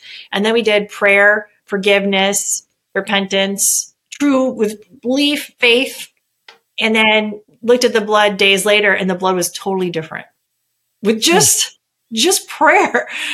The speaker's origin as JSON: {"language": "English", "region": "Michigan", "country": "United States", "said": "No, I'm originally from Michigan."}